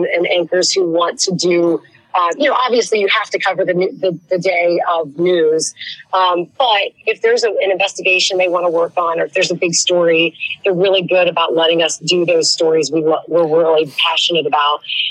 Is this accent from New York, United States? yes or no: no; Cincinnati, Ohio, United States; now here I am working 20 years in my hometown, still loving what I do. I still get assigned, you know, big political debates or big news stories. You know, when Fountain Square, the shooting there happened, you know, my boss sent me right down to Fountain Square.